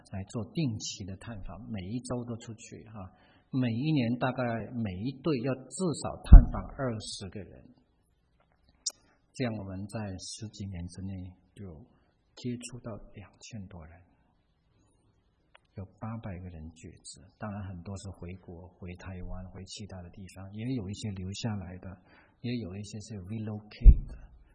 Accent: China; 不只是我们中国人，还有其他的人，美国人，其他的亚洲人。

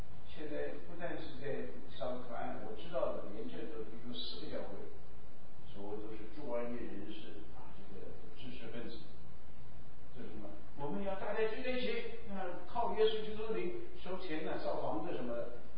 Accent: China; 我是中国人，痛心疾首

